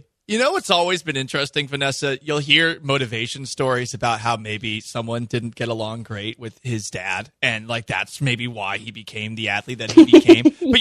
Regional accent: Massachusetts, United States; Like, I grew up in Massachusetts.

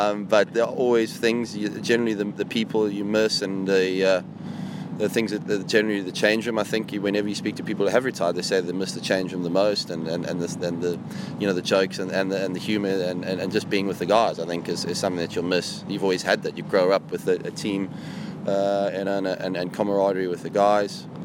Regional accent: Cape Town, Western Cape, South Africa; growing up in Cape Town

